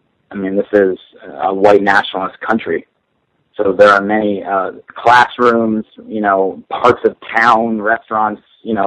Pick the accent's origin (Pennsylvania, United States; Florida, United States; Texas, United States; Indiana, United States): Florida, United States; Miami; I grew up in Miami, so I grew up in a very international environment.